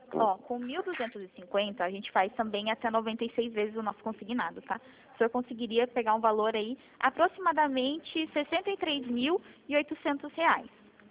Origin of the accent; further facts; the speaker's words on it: Paraná, Brazil; Não, eu não sou de São Paulo, eu sou do Paraná.